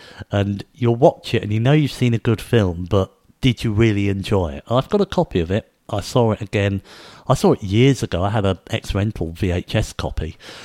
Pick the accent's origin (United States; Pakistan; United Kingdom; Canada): United Kingdom; England; And growing up in England, you were told about things like World War One, World War Two, things that involved Britain.